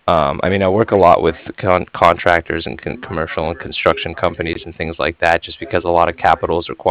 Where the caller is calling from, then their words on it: Cardiff, Wales, United Kingdom; I was calling from Cardiff